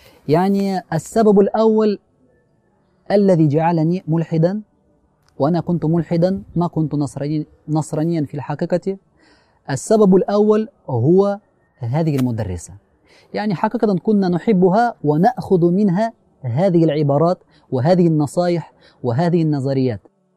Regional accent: Ulyanovsk, Ulyanovsk Oblast, Russia; Arabic is a second language; also born or lived in Samara; أنا روسي من روسيا، لي 29 سنة. أنا ولدت في مدينة سامارا التي تقع في وسط روسيا، يعني تحت موسكو تقع هذه المدينة، وعشت حياتي في مدينة أوليانوفسك.

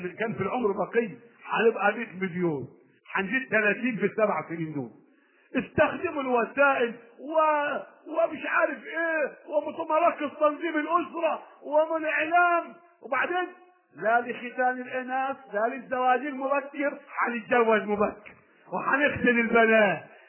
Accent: Egypt; بس المشكلة عندنا في مصر الآن حقيقة انعكاسة او سميه عدم رشد اقتصادي وسفاهة.

